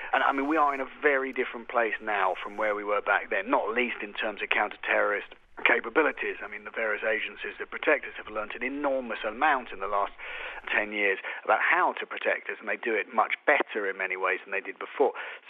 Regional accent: London, United Kingdom; they were the people responsible for the 7/7 attacks in my hometown, London

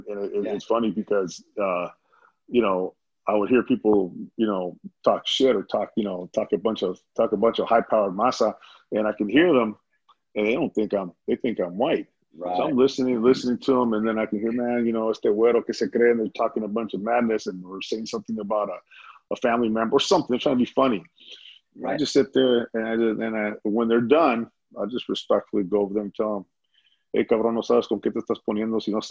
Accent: East Los Angeles, California, United States; they were here and they met here and they settled in East LA. And that's where I was born. You know, I was born in East LA, and then I went to Garfield High School and graduated class of 1991.

